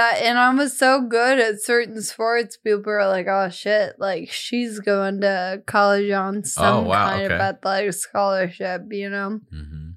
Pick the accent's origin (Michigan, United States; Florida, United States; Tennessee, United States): Tennessee, United States; Franklin; Yeah, I'm from Nashville, specifically a town called Franklin.